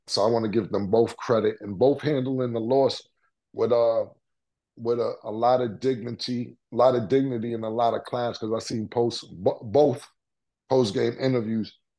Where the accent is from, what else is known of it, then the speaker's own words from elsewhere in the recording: Harlem, New York, United States; You know, I'm from Harlem, so I'm a nigga that's going to be like, I did what I came to do.